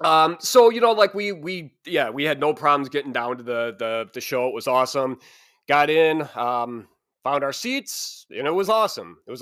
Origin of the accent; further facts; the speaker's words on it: Illinois, United States; I'm from Chicago. I'm not fucking from Chicago. I'm from the suburbs of Chicago, but you know, it's a beautiful city.